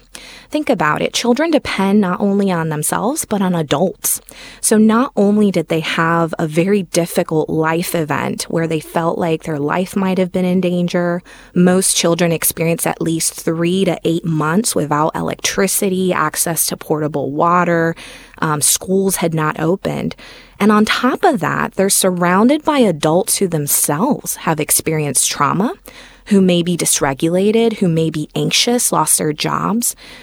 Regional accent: Puerto Rico; now in United States; So all of my family and my husband's family is still in Puerto Rico, and I'm from Puerto Rico.

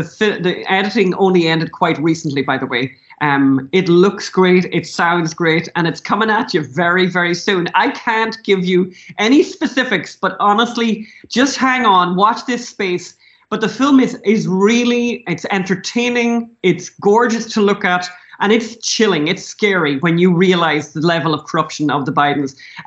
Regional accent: Ireland; as Irish people

